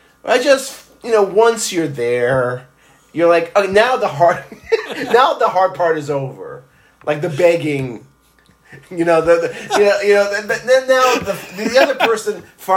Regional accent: Israel; that's the way I grew up in Israel. We had one day. Sunday was a work day.

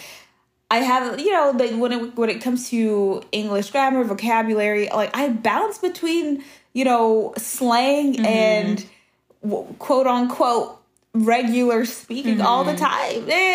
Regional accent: Brooklyn, New York, United States; especially growing up in Brooklyn, that was the context.

